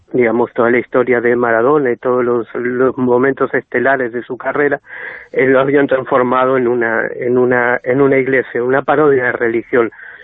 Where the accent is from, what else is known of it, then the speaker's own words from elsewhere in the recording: Argentina; es que no soy especialmente forofo del fútbol, debe ser de los pocos argentinos